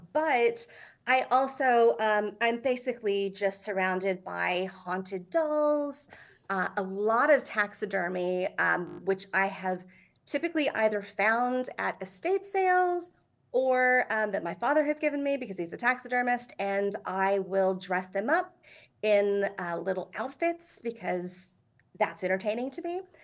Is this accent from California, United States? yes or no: no; Texas, United States; So I am from Texas